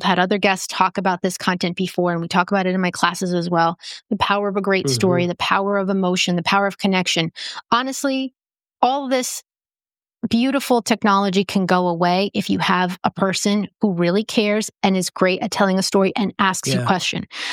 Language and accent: English; New Jersey, United States; also born or lived in Costa Rica; now in Pennsylvania, United States; Okay, well, I was raised in New Jersey. Now I live in Pennsylvania, so the East Coast of the United States.